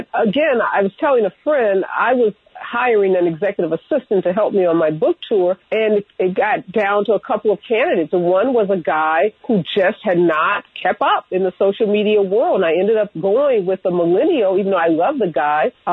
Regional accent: Midwest, United States; I think being a Midwesterner is just stuck with me.

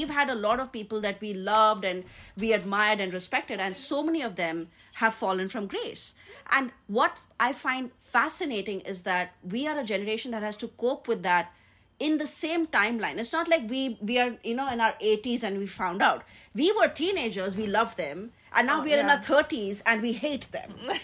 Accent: India; I'm from India.

